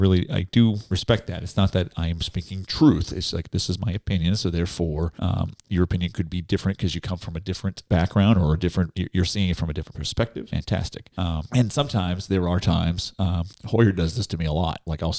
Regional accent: New England, United States; I mean, I everybody knows I grew up in New England. I usually speak my mind.

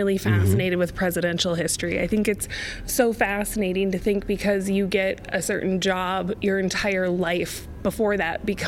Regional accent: Maryland, United States; born there; I was born in Maryland, outside of DC.

